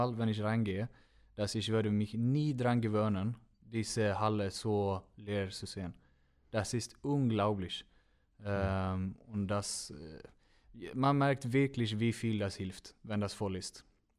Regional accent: Önnered, Västra Götaland County, Sweden; German is a second language; moved away as an adult; now in Germany; Und Önnered ist das ist mein Heimat. So dann habe ich nur ein halbes Jahr Vertrag mit dem gemacht, bevor ich nach Deutschland.

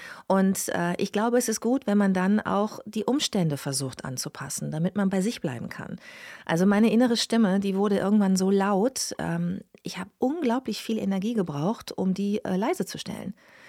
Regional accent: Bad Lippspringe, North Rhine-Westphalia, Germany; ich bin sehr ländlich aufgewachsen in Bad Lippspringe, einem kleinen Luftkurort am Teutoburger Wald. Und wir hatten da so ein kleines Häuschen mit einem kleinen Garten am Waldrand, mein Vater und ich.

